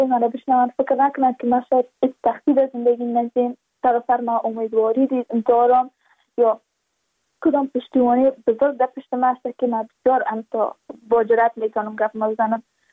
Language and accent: Persian; Badakhshan, Afghanistan; چون ما از بدخشان هستیم